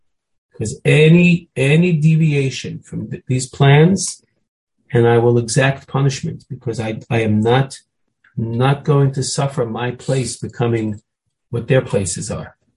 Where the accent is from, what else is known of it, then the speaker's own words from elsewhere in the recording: New York City, New York, United States; it's a very, very, very commonly used Chumash when I was growing up in the Bronx.